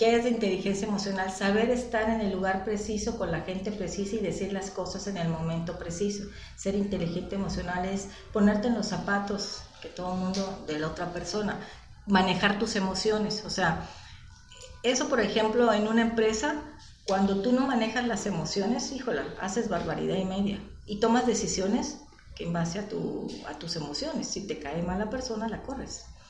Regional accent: Mexico; de hecho los mexicanos somos bien inteligentes, bien vivos, bien listos

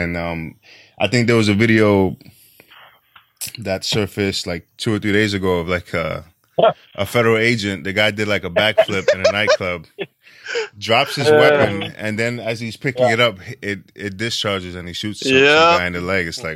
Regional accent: New York City, New York, United States; I'm from New York City, and I think, you know, it's mostly like a liberal city.

